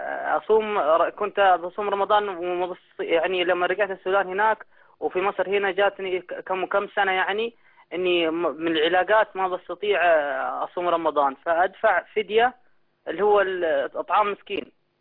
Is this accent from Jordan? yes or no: no; Sudan; انا جيت من السودان لمصر هنا اتعالج وكنت مريض